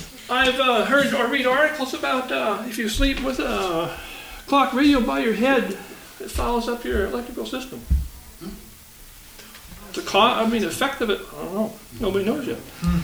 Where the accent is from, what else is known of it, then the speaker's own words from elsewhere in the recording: Bremerton, Washington, United States; Yeah, I grew up in Bremerton, and as a kid in the 40s, we swam in the water